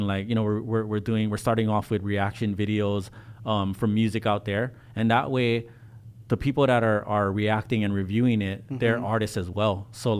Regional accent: Hawaii, United States; never been to the Philippines, so I feel like a fake ass Filipino, but like I get a pass because I'm from Hawaii.

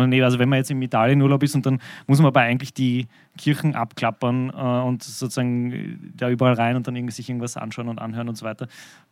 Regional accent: Vienna, Austria; Ich bin aus Wien.

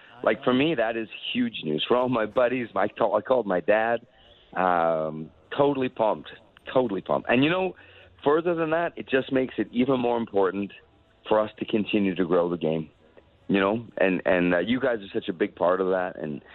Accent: Canada; As a Canadian, it's fun to watch.

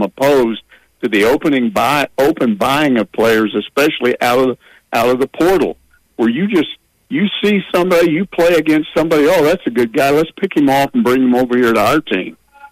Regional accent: Texas, United States; I grew up in Texas around a bunch of guys that hate UT

